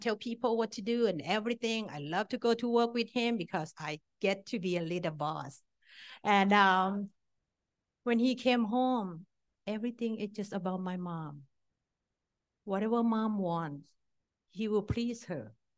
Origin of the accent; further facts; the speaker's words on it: Thailand; I grew up in Thailand, in Asian family.